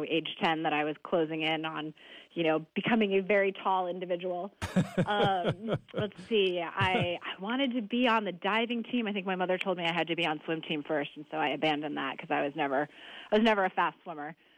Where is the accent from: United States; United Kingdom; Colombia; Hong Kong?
Hong Kong; even though I'm only 5'10", because I grew up in Hong Kong.